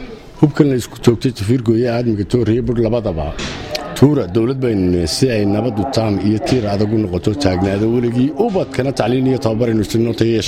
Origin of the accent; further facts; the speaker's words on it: Djibouti; also born or lived in Somalia; waxaan ku dhashay magaalada Qoryaale la yiraahdo degmada Burca Barigeed ah waxaan dhashay 1926-kii